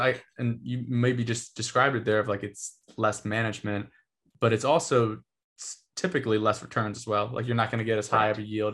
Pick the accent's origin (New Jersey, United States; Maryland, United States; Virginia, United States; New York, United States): New Jersey, United States; Gio's from Rhode Island. I'm from Jersey. We've been traveling around a lot these past couple of years.